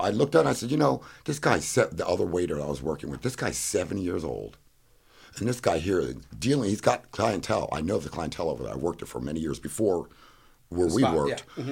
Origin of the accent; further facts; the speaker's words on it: Fort Lauderdale, Florida, United States; also born or lived in Miami; I was born in Miami, born in Fort Lauderdale, and raised.